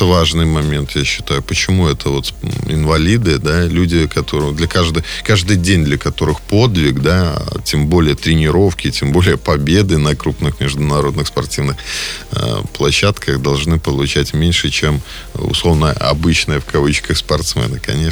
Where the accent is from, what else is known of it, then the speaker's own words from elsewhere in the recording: Orsha, Vitebsk Region, Belarus; Вчера большая была встреча в моем родном городе Орша в исполкоме.